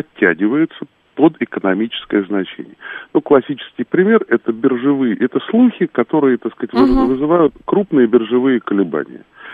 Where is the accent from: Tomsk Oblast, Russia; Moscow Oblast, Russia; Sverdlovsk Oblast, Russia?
Moscow Oblast, Russia; Lyubertsy; Я тоже из Люберец.